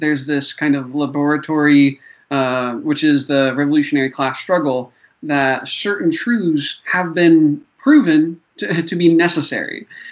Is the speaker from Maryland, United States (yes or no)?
no; Charlotte, North Carolina, United States; all the way to my hometown, Charlotte, North Carolina.